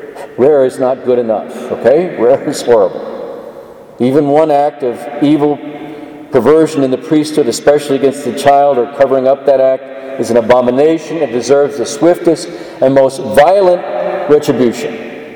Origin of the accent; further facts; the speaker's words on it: Texas, United States; And I love Texas. I'm a Texan. I don't know if you all know that, but I am a Texan, through and through.